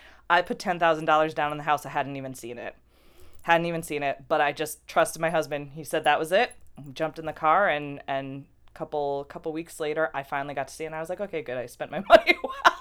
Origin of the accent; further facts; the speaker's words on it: Kingston, New York, United States; I grew up in Kingston, just over the river